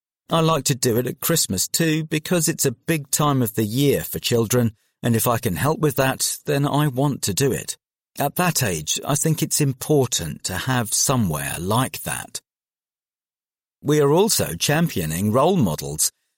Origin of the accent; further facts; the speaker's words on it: London, United Kingdom; Well, I grew up in South London, and it was a bit different for me because I didn't go out that much.